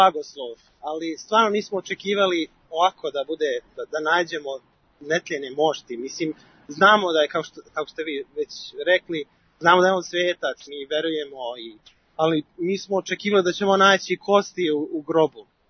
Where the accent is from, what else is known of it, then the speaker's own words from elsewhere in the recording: United States; Ja sam ovde rođen u Americi, ceo život ja sam dolazio u manastir Svetog Save